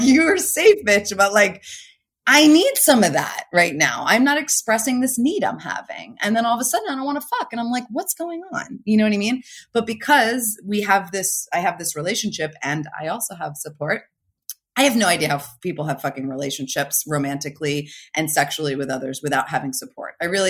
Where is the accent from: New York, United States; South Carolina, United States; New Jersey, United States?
New Jersey, United States; now in California, United States; I mean, I'm from New Jersey originally. I live in California now.